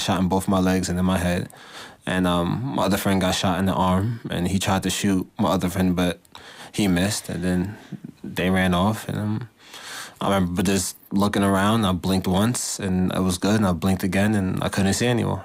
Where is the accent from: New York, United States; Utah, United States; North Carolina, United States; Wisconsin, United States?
New York, United States; New York City; Yeah, I grew up in New York City, in between the Bronx and Harlem.